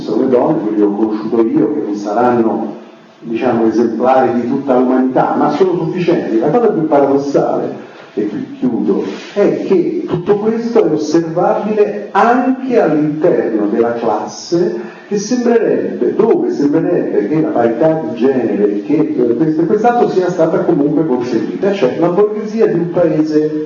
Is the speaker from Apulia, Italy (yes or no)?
no; Rome, Lazio, Italy; in quanto romano